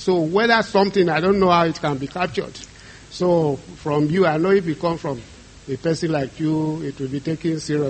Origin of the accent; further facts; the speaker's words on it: Nigeria; I'm from Nigeria.